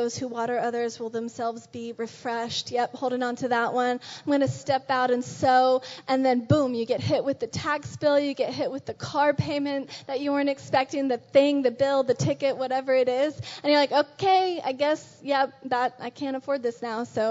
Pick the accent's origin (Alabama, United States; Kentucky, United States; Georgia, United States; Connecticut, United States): Georgia, United States; Atlanta; When I was growing up in Atlanta, I did my best as a good Christian girl growing up in the South